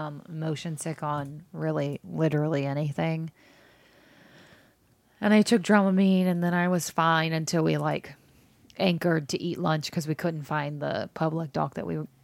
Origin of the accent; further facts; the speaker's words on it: Weatherford, Texas, United States; I grew up in Weatherford and we would swim in the Brazos River